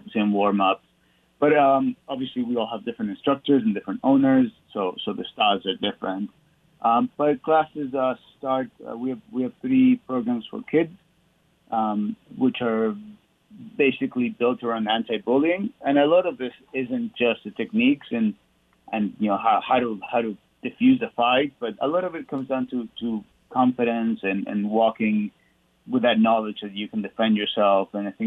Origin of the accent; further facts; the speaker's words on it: Argentina; Obviously, you know, I'm South American. I'm from Argentina. Things down there are a little bit spicier, shall we say.